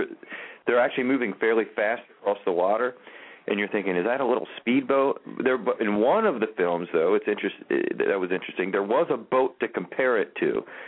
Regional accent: Baltimore, Maryland, United States; And, of course, I'm from Baltimore

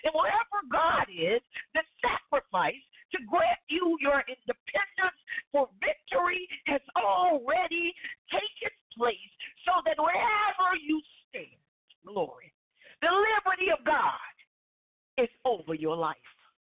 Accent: Alabama, United States; Yes, you know I'm from Alabama. It's a southern thing, isn't it?

